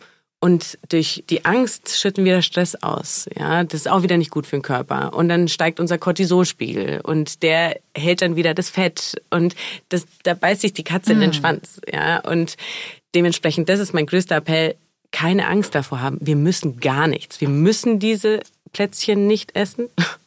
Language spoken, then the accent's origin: German; Nuremberg, Bavaria, Germany; born there; Ja, also ich bin ja aus Nürnberg gebürtig.